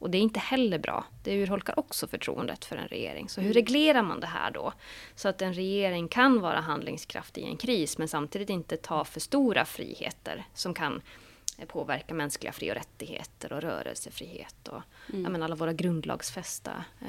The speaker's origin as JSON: {"language": "Swedish", "town": "Haparanda", "region": "Norrbotten County", "country": "Sweden", "said": "jag är från Haparanda och jag bor och lever där. Jag har också 2 barn och sambo i Haparanda, så att jag pendlar ju till Stockholm."}